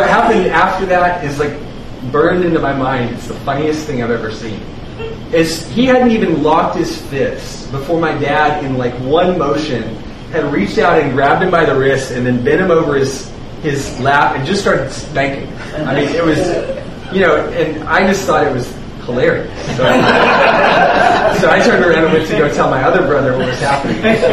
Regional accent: Arkansas, United States; It happened when I was a little boy. I grew up in Arkansas, and I remember one time my younger brother had gotten in trouble with my dad.

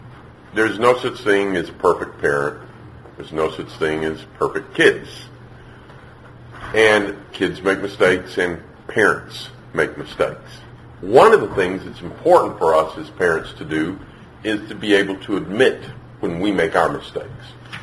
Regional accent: Gettysburg, Pennsylvania, United States; I'm from Gettysburg, Pennsylvania.

